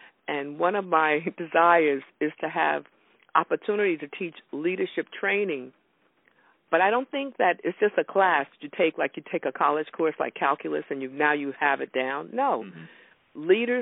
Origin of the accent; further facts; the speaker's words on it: South Carolina, United States; And I was born in South Carolina, and I was the youngest of my mother's 9 children, so she carried me around.